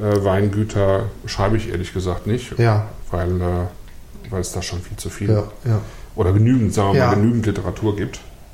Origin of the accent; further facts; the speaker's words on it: North Rhine-Westphalia, Germany; Ich komme ja selber nicht aus dem Weinbaugebiet, ich komme vom Niederrhein.